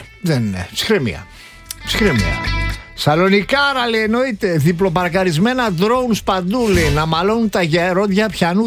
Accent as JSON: {"language": "Greek", "country": "Greece", "said": "Ξέρεις τι είμαι Έλληνας."}